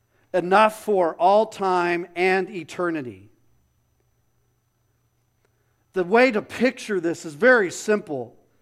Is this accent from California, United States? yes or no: no; Phoenix, Arizona, United States; Growing up in Phoenix, you went if you went to look at toys or went and looked at different stuff like that, you went into a mall because it was just too stinking hot to do anything outside.